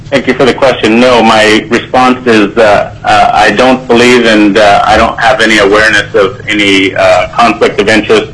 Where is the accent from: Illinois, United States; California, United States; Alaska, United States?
Alaska, United States; Kodiak; I'm a lifelong Alaskan, born and raised in Kodiak